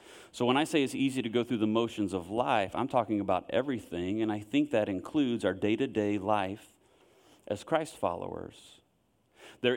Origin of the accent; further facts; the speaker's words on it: Wellford, South Carolina, United States; I'm from Welford, born and raised, so the fact that we now have a congregation in Lyman, Duncan, Welford is really nice.